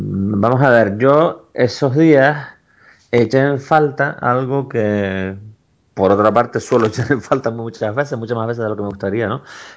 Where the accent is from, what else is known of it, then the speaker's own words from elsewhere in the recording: Canary Islands, Spain; como canarios, como seres humanos, compartimos ese dolor